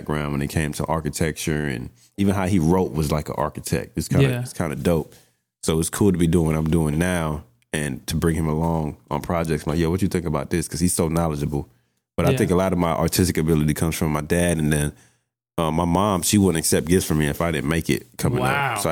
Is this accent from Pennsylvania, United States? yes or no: no; Queens, New York, United States; Like we're both from Queens.